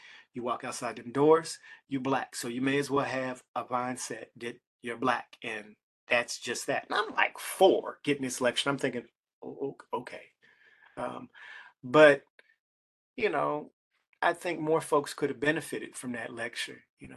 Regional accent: Youngstown, Ohio, United States; But in my neighborhood, where I grew up on the South Side, there were like four or five other biracial kids, you know, and you know, I think, you know, the artifacts, the interesting things about growing up in Youngstown

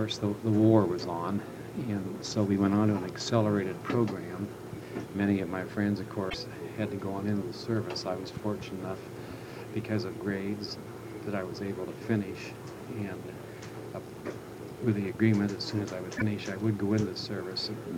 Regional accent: Farrell, Pennsylvania, United States; First, I was born over on Fruit Avenue. And then my father built a home up near the Farrell Senior High School on Romer Boulevard, which was Haywood Street then.

